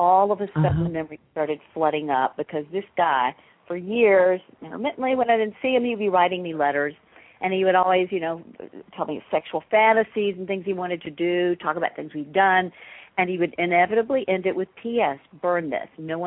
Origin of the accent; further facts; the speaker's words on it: the South, United States; Because where I was raised in the South, we just didn't talk about those.